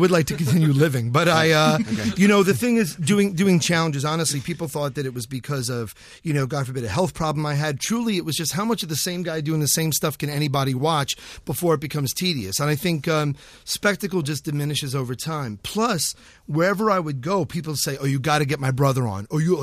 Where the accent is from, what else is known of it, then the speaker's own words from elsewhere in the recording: Brooklyn, New York, United States; I'm a guy from Brooklyn.